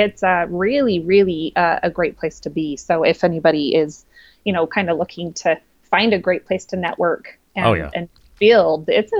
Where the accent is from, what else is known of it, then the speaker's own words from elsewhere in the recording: St. George, Utah, United States; I grew up in St. George, which is in that southwestern corner just before you start on your way to Vegas.